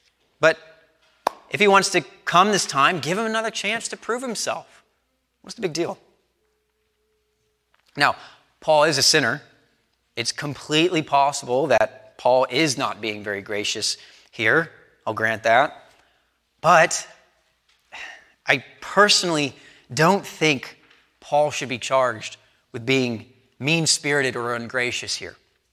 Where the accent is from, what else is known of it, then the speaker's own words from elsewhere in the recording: Texas, United States; now in Binghamton, United States; But I'm from Texas, after all. We don't get a lot of snow.